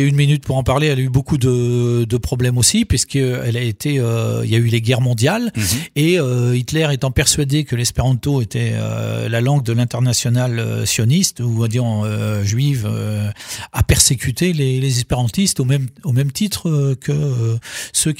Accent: Hungary; Alors beaucoup dans les pays de l'Est, là chez nous, en Hongrie

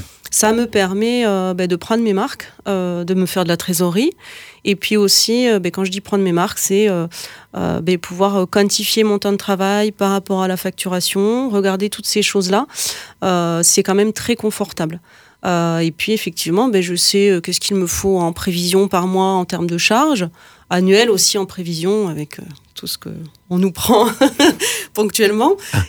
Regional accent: Brittany, France; puisque je suis bretonne d'origine. J'ai encore toute ma famille et mes amis là-bas

